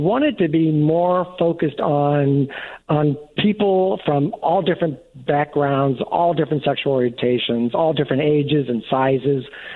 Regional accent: Houston, Texas, United States; now in Chicago, United States; So I'm not from Chicago. I'm from Houston, and I was a Franciscan friar. I came here, but when I left the order, I decided to stay here because of CTA.

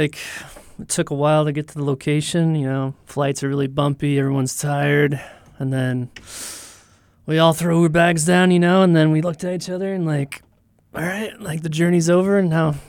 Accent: Alaska, United States; Well, I mean, of course I had the edge because I grew up in Alaska.

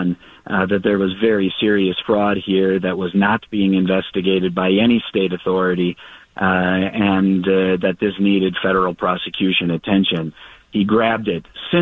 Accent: St. Paul, Minnesota, United States; Well, I'm a lifelong Minnesotan. I grew up in first in St. Paul and then in the Minneapolis suburbs.

